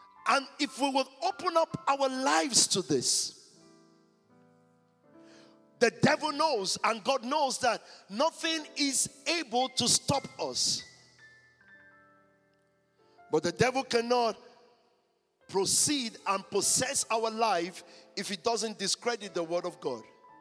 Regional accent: Nigeria; I'm a Nigerian

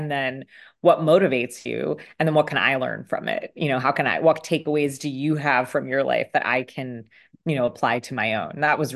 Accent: New York, United States; I grew up here in the suburbs of New York City.

